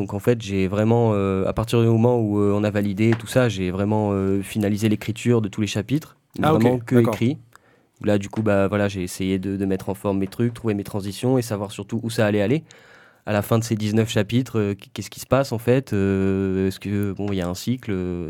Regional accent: Toulon, Provence-Alpes-Côte d'Azur, France; j'ai grandi à Toulon

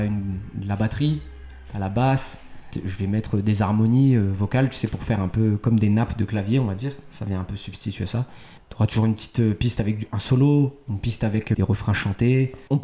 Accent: France; j'ai appris un peu à parler arabe, j'ai appris beaucoup de choses sur l'histoire, la religion, etc. Tout en ayant grandi dans un pays comme la France. Je suis aussi d'origine portugaise

